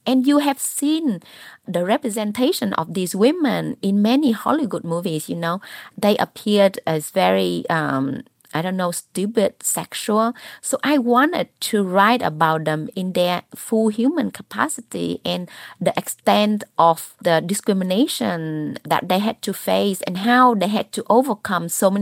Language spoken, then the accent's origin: English; North Vietnam, Vietnam; moved away; As a person who moved from North Vietnam to South Vietnam, I felt like a refugee. You know, people from the North, like my family, were resented and I was bullied.